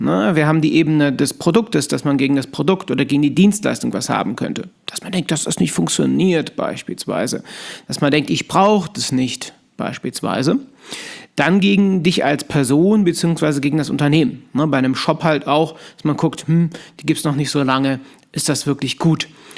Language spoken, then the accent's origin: German; Cologne, North Rhine-Westphalia, Germany; now in Aachen, Germany; Ich komme eigentlich aus Köln, aber mein Office, mein Büro, mein Institut für Verkaufspsychologie, was ich gegründet habe, ist in der wunderschönen Kaiserstadt Aachen.